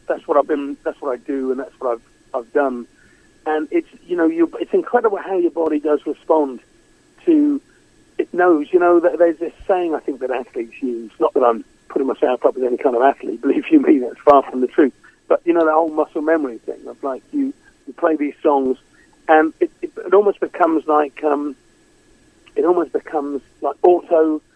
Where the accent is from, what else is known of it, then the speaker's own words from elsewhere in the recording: United Kingdom; I'm British, for goodness sake.